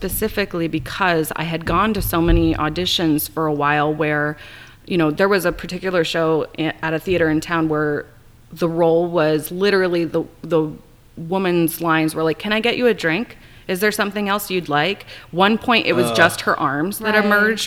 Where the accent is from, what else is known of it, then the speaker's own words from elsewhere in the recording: East Coast, United States; now in Omaha, United States; I come from the East Coast, and so I've moved around a lot